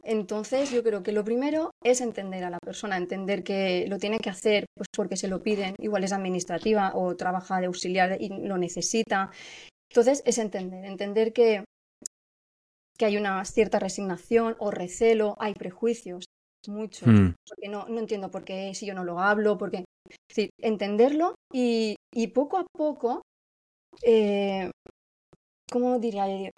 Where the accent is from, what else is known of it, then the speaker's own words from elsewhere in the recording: Pedreguer, Valencian Community, Spain; Depende de la zona de la comunidad valenciana. Yo soy de Pedreguer.